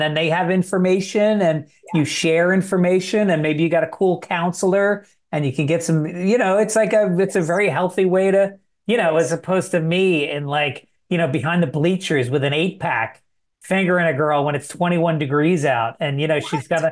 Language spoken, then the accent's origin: English; Tarrytown, New York, United States; I grew up in New York in Tarrytown, which is just outside the city. And it was very Latino, Black, Irish, and Italian. And we had two Jewish kids in the whole town.